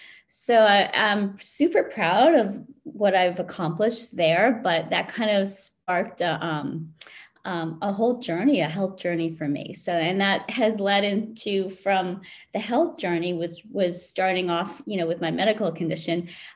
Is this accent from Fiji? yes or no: no; South Korea; also born or lived in Wellesley, Massachusetts, United States; now in United States; I was adopted, well, I was born in South Korea and adopted to my family who are white American. They raised me in Massachusetts. So I grew up in outside of Boston in a community called Wellesley, Massachusetts.